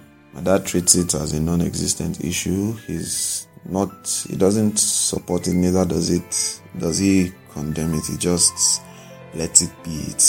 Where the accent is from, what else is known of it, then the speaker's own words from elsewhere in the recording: Nigeria; I'm a Nigerian. I'm gay. I'm also a student in the University of Ibadan.